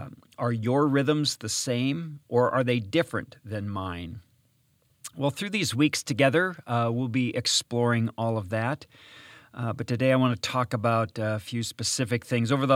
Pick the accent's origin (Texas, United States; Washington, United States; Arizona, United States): Washington, United States; Oak Harbor; I grew up in the Pacific Northwest on Whidbey Island in Oak Harbor, Washington.